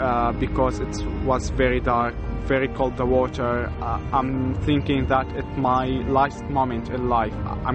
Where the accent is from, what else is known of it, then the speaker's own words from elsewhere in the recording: Syria; I am 24 years old. I am from Syria.